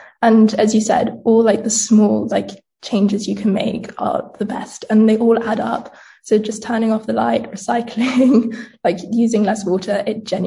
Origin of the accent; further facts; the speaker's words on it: Verona, Veneto, Italy; the zoo close to where I grew up in Verona